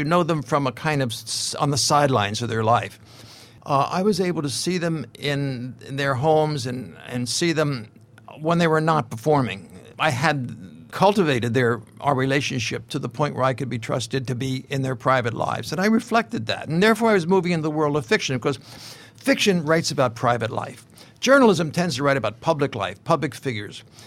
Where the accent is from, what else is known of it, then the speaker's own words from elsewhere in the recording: United States; As a young American in this particular setting, my hometown, DiMaggio was one of the few men with an Italian name that didn't bring dishonor upon the government or the nation of the United States.